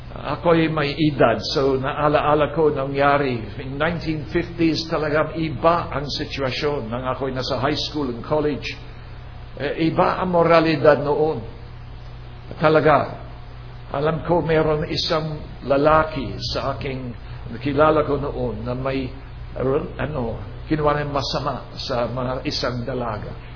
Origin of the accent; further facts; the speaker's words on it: England, United Kingdom; Tagalog is a second language; ako taga-Inglaterra